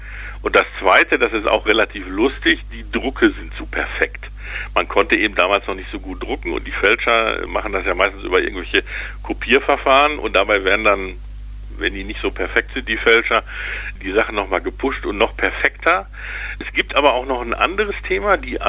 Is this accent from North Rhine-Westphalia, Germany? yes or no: yes; Recklinghausen, North Rhine-Westphalia, Germany; in meiner Heimatstadt Recklinghausen